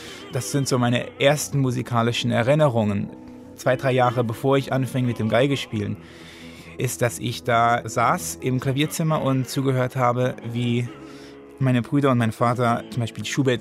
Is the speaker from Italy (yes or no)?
yes; Italy; first language German; Denn ich bin ja in Italien geboren und aufgewachsen. Aber meine Muttersprache ist Deutsch. Ich habe immer im Deutsch mit meinen Eltern geredet.